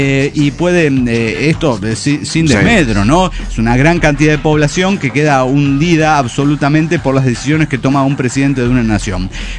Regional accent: El Salto, Jalisco, Mexico; de El Salto, Jalisco, México.

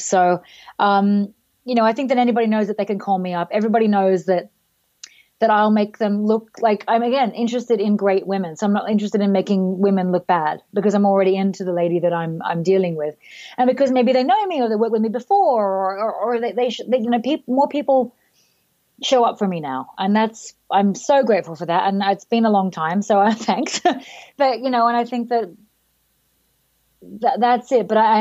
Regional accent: Sydney, New South Wales, Australia; I am from Sydney. I'm a dairy farmer's daughter.

